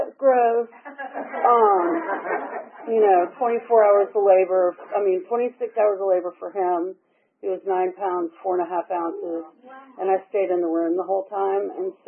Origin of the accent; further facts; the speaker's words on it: Atlanta, Georgia, United States; born there; I was born here in Atlanta, 76.